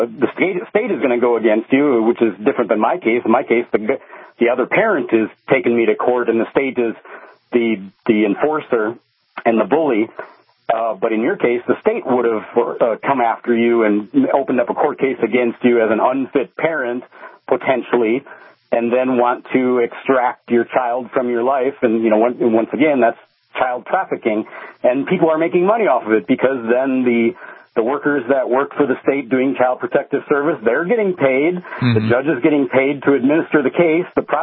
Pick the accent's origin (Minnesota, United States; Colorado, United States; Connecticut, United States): Minnesota, United States; I was actually alternately driving and actually flying an airplane 100 miles from my hometown up to the big city in Minneapolis to attend college courses at the University of Minnesota